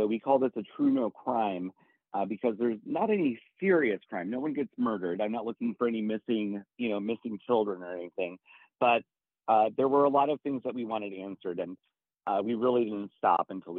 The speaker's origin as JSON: {"language": "English", "region": "Minnesota", "country": "United States", "said": "And I'm from Minnesota, and April, bless her heart, she thinks that I know everyone from Minnesota and everything about the state."}